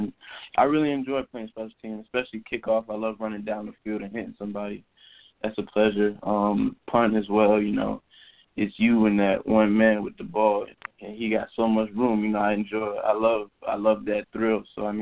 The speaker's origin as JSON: {"language": "English", "town": "Miami", "region": "Florida", "country": "United States", "tie": "born or raised there", "said": "I grew up in Miami, Florida, actually, and there's a lot of competition out here."}